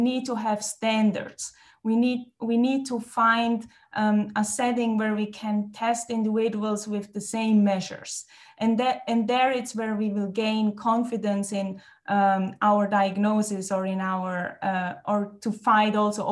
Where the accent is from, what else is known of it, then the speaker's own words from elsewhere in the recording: Switzerland; I think first of all, I'm from Switzerland, okay.